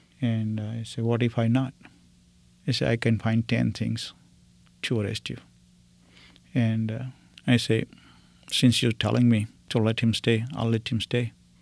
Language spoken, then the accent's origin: English; Syadla, India; About myself, I am from India, small town called Syadla, S-Y-A-D-L-A. My parents were farmers.